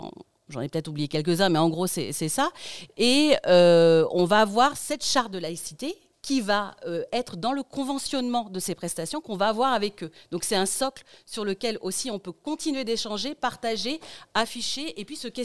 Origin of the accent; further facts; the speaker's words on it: Occitanie, France; Voilà, moi, je viens du Tarn-et-Garonne.